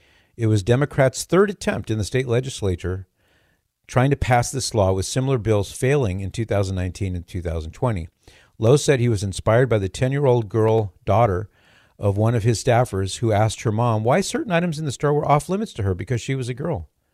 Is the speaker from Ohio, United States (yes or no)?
no; California, United States; I'm from California. I'm a native Californian. So is my wife. I love California.